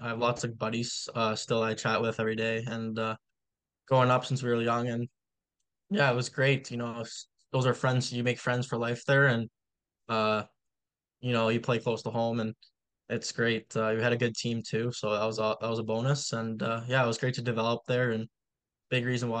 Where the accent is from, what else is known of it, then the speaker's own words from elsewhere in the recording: Ottawa, Ontario, Canada; Growing up in Ottawa, I always liked to watch the Sens